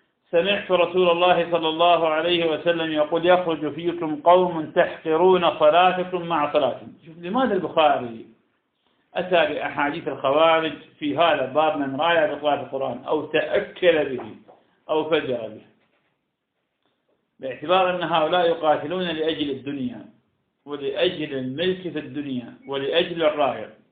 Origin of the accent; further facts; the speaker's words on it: Iraq; وهذا كان عندنا في العراق كثيرا جدا لكنه زال بالمدينتنا منذ سنين